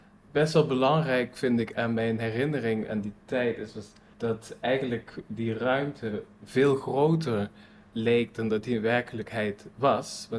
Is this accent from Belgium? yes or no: yes; Wallonia, Belgium; also born or lived in Maastricht, Netherlands / Friesland, Netherlands / Amsterdam, Netherlands; Ja, ik ben in Maastricht geboren. Maar ik heb eigenlijk vooral in België gewoond in mijn jonge jaren. Het Franstalige deel.